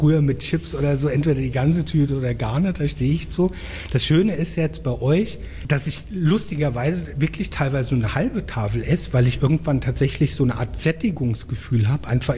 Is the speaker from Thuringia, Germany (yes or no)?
no; Mainz, Rhineland-Palatinate, Germany; Jetzt natürlich, ich als Mainzer fand es cool, eine Rosenmontag-Aktion.